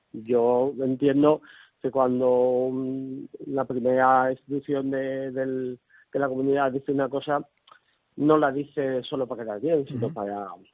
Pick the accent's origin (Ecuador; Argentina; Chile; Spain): Spain; Valencian Community; Yo, por supuesto, como valenciano y como empresa familiar y como además que quiero mi tierra